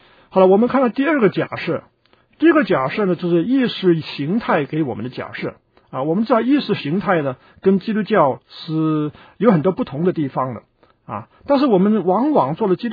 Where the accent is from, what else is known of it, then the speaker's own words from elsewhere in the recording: China; 就是我们中国人很注重孝，就孝顺父母